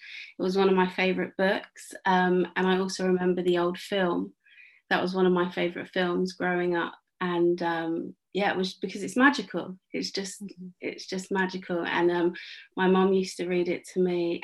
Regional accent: United Kingdom; I am a British actor.

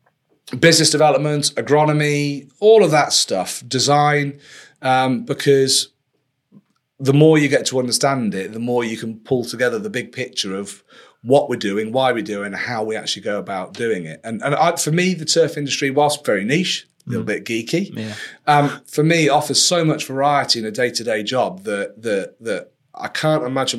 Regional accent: Yorkshire and the Humber, United Kingdom; But heck, I'm from Yorkshire.

